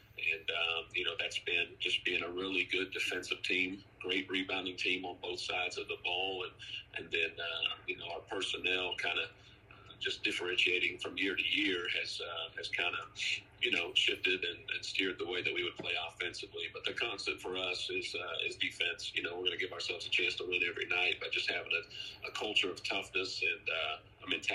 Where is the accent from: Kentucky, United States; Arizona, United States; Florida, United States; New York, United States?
Kentucky, United States; I've been very blessed, Nick, to only be at two places and be in my home state of Kentucky throughout my entire 14-year career as a college coach.